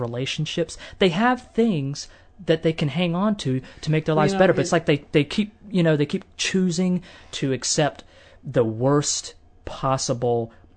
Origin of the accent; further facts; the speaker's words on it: Wilson, North Carolina, United States; I think they still have one in my hometown of Wilson.